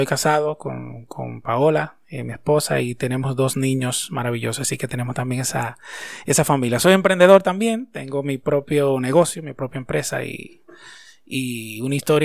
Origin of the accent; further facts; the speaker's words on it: Constanza, La Vega, Dominican Republic; Soy de aquí, de República Dominicana, de una zona bien bonita de aquí, que se llama Constanza, una zona de un clima frío, un pueblo muy tradicional y sencillo. Y fui criado en un ambiente así, un ambiente tranquilo, de mucho estudio, muy vinculado a la iglesia. Mis padres son cristianos.